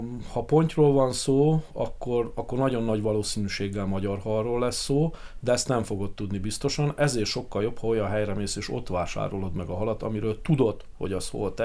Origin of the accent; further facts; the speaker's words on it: Fonyód, Somogy, Hungary; Nagyon szerencsés sorsom folytán Fonyódon a Szúnyog-szigeten nőttem föl.